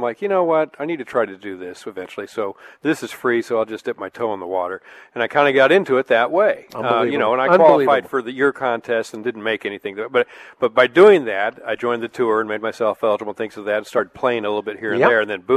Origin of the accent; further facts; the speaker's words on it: Ohio, United States; We lived in Columbus, Ohio for 1 year. And I grew up in Ohio, but we lived there 1 year.